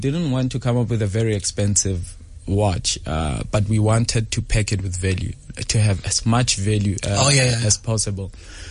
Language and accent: English; Gauteng, South Africa; Usually, I grew up around Gauteng.